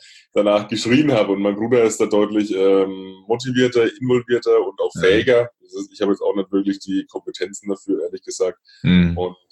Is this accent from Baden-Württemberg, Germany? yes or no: no; Bavaria, Germany; born or raised there